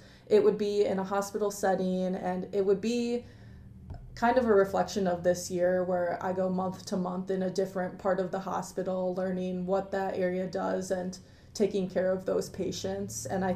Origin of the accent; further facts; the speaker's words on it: Wisconsin, United States; I'm from Wisconsin, so I'm applying to places in Wisconsin, Chicago, Indianapolis, Tennessee area. So I want to stay in the Midwest